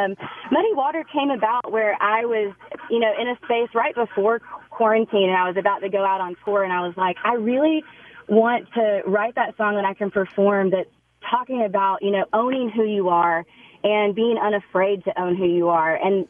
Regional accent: Georgia, United States; I grew up near the Chattahoochee River and just like ponds and lakes.

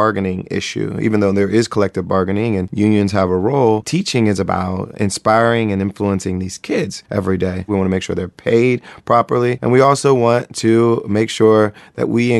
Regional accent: Springfield, Ohio, United States; I grew up in Springfield, Ohio.

